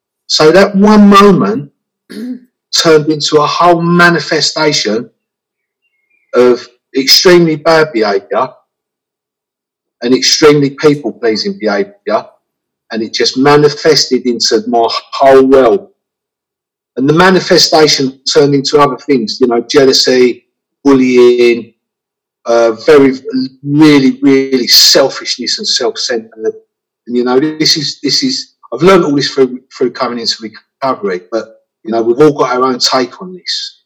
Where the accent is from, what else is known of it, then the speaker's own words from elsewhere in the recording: Clerkenwell, London, United Kingdom; And I'm 53. I come from Clerkenwell.